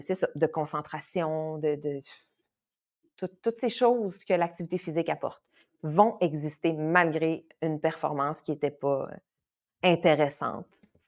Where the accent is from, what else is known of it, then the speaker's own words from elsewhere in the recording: Jonquière, Quebec, Canada; oui, au Saguenay. Si jamais vous n'aviez pas encore perçu mon accent, c'est là que je suis. À Jonquière.